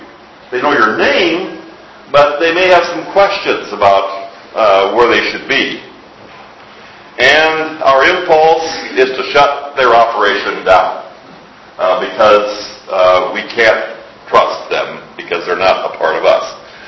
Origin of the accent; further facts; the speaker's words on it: Midwest, United States; I grew up in the Lutheran Church in the Midwest, and we were Scandinavian Lutherans, ALC. All of our Lutheran friends came from Norway or Sweden.